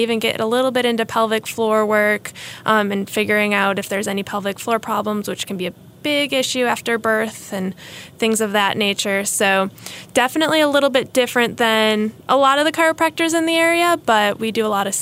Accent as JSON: {"language": "English", "town": "Buffalo", "region": "New York", "country": "United States", "tie": "born or raised there", "lives_now": "North Carolina, United States", "said": "I grew up in Buffalo, New York, so it's a little bit cold and icy and wet up there."}